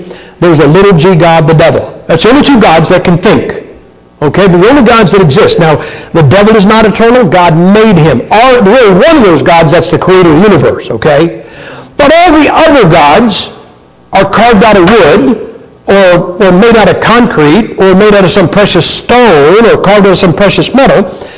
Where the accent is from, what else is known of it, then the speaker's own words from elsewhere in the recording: Idaho, United States; I'm from Idaho, man. You didn't have to have a permit to carry it concealed.